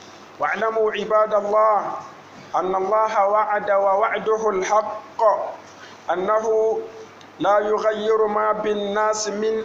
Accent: Niger; بلادنا النيجر

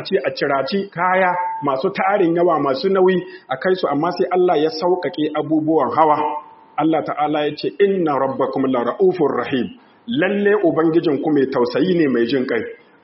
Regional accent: Niger; اللهم احفظ بلادنا النيجر

